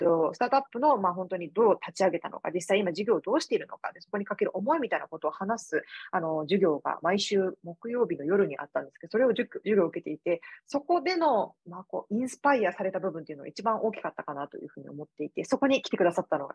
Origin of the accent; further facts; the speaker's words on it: Tokyo, Japan; 私もともと東京出身だったので東京に戻る形でフリーアナウンサーとして転身しまして、